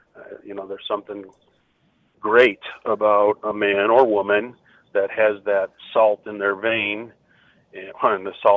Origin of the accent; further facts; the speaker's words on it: Arizona, United States; also born or lived in Buffalo, New York; I was born in Buffalo, New York, believe it or not, and both my grandfathers were there, and we moved to Arizona, I think, about the time I was five.